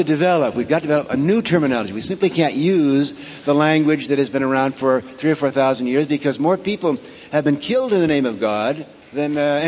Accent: Ireland; I feel that it's my function, rightly or wrongly, to, as an Irish storyteller... To play that role of making fun.

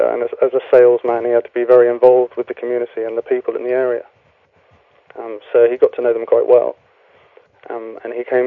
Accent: Wales, United Kingdom; My family and I moved to Wales, so I grew up just underneath the Brecon Beacons, which is kind of right in the centre of South Wales. So I grew up in Wales, and so I speak Welsh and English also.

